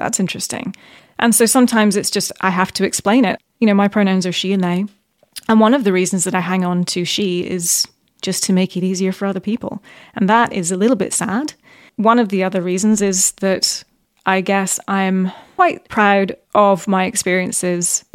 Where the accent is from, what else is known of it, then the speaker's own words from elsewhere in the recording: Bahrain; also born or lived in Qatar / Dubai, United Arab Emirates / Saudi Arabia; So I grew up in the Middle East, actually. Yeah.